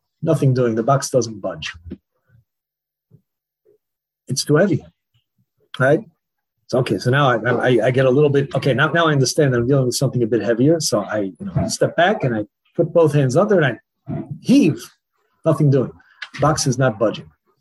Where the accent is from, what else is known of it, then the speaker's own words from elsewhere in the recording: United States; Like I grew up, you know, growing up in America, you know, Lag BaOmer here gets a lot more focus, right, than at least where I grew up in America.